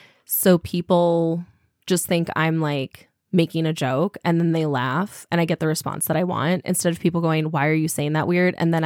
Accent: United States; Okay, but that's okay, because we're American and we have, you know, the St. Croix River.

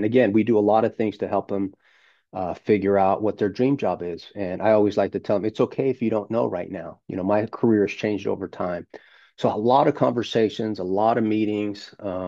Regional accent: Las Vegas, Nevada, United States; I'm from Las Vegas, born and raised here

